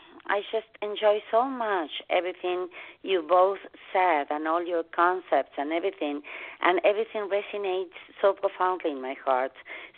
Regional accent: Argentina; English is a second language; moved away; as you can notice, I have an accent and I'm originally from Argentina. I've been living here for the last 22, 23 years.

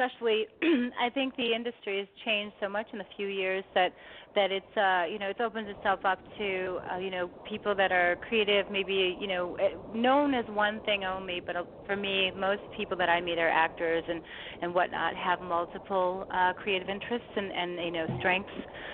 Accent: Hollywood, California, United States; that I kind of always admired growing up in Hollywood.

